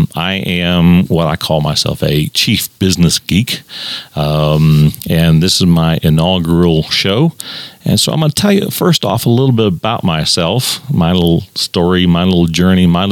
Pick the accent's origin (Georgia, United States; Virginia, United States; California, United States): Virginia, United States; born there; I was born in the East Coast in Virginia.